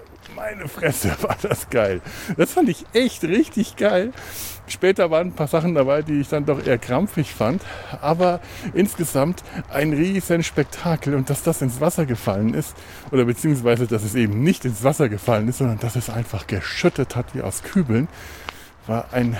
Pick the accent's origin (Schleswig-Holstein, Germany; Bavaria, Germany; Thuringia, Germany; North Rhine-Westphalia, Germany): Bavaria, Germany; hier bei uns in Franken